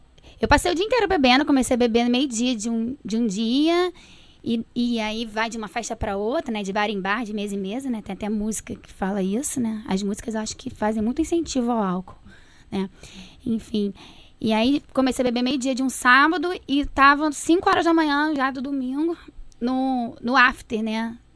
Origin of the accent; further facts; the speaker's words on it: Niterói, Rio de Janeiro, Brazil; Eu sou de Niterói, né? Ali tem a orla.